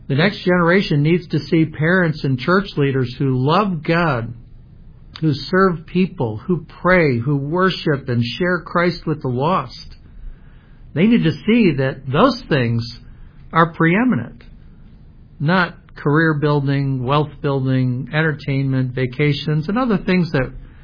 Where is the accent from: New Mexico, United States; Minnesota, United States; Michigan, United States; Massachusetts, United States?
Michigan, United States; Fraser; I remember, you know, as a kid, I grew up in Fraser, Michigan.